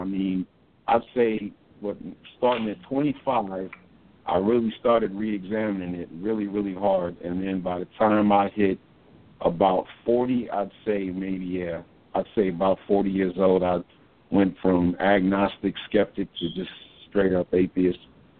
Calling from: California, United States; I'm calling from California, man.

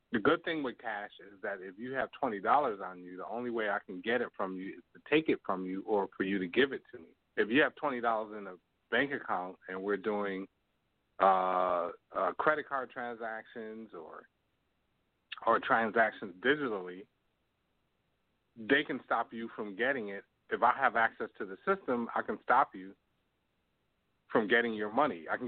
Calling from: Toronto, Ontario, Canada; calling you from Toronto.

